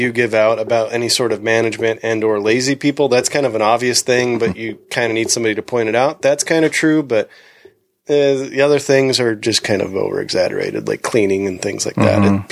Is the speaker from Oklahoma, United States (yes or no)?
no; San Diego, California, United States; Like, I'm from San Diego, so I know things about food and beer.